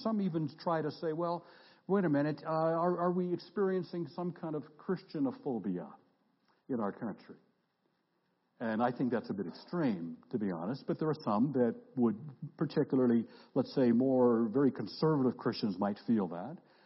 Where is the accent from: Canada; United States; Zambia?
Canada; I mean, I'm a Canadian